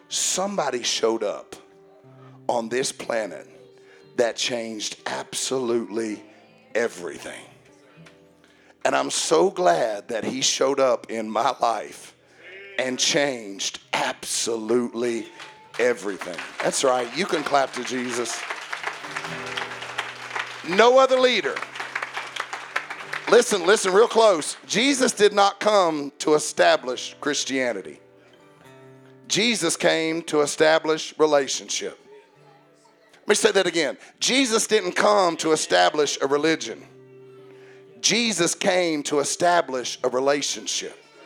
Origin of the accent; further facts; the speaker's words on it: United States; born there; I'm so glad I was born in America.